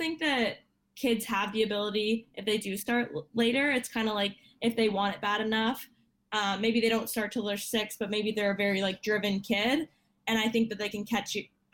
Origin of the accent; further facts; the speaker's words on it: Canada; Being Canadian, I think we were born with skates on a lot of the time.